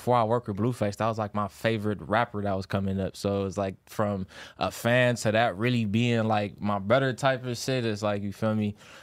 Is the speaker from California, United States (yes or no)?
yes; Palmdale, California, United States; Nah, I'm from Palmdale.